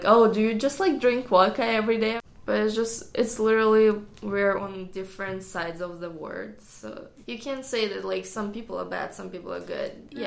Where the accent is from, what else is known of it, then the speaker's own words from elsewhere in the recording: Siberia, Russia; English is a second language; moved away; They, like, hear my accent, I'm, like, from Russia, and they're like, oh, it must be so cold there. I was, like, hearing from people, have you ever been to Siberia? I was like, I'm from Siberia.